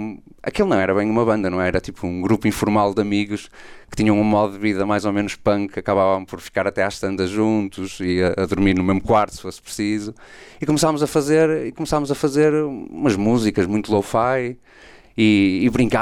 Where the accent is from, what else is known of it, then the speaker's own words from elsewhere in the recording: Vila do Conde, Norte, Portugal; sou de Vila do Conde, nascido e criado, os meus pais, os meus avós já eram de Vila do Conde. E pronto, tipo, o que é que eu posso dizer sobre mim? Tenho 45 anos, tive uma infância feliz em Vila do Conde.